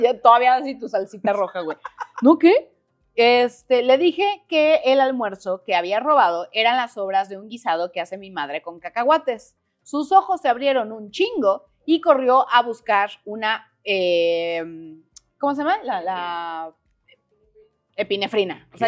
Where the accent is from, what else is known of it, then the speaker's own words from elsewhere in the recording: Jalcomulco, Veracruz, Mexico; Fíjate que ahí cuando yo crecí en Jalcomulco